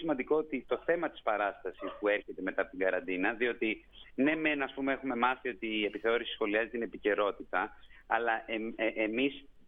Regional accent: Greece; Είμαι Έλληνας και είμαι με τα προβλήματα που έχω και με τους πολιτικούς που έχω και με τους συνανθρώπους που έχω.

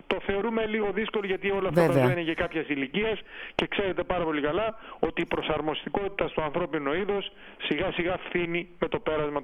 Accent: Leipsoi, South Aegean, Greece; Δεν ήξερε κανείς στο νησί μου και αυτό με στεναχωρούσε. Και μάλιστα επειδή και το όνομα παραπέμπει σε κάτι το οποίο του λείπει κάτι, Λειψή.

